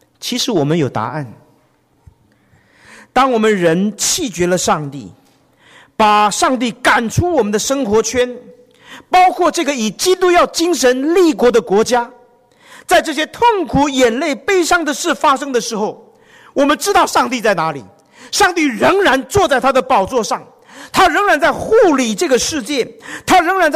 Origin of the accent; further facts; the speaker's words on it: United States; 我们美国人的 answer 是 No problem。